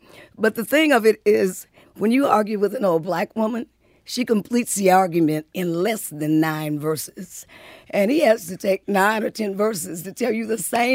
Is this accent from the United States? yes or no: yes; Detroit, Michigan, United States; I didn't think anything about Muscle Shoals. I was from Detroit. So no, I didn't go.